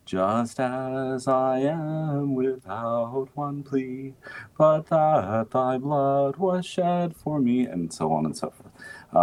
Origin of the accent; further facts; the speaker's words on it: Mississippi, United States; I was raised in the Deep South. Yeah, I'm from Mississippi.